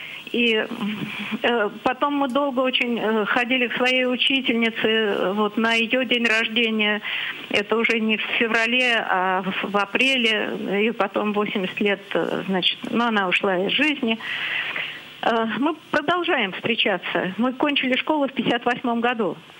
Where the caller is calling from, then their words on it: Moscow, Russia; Я звоню из Москвы.